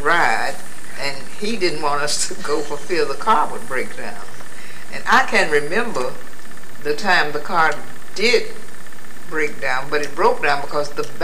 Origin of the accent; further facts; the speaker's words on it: Atlanta, Georgia, United States; Well, growing up in Atlanta, if your parents were educated or had income, was relatively easy for black children.